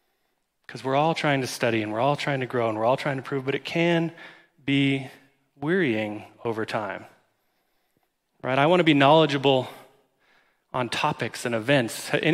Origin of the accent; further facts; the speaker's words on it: United States; I grew up in America, and I like it.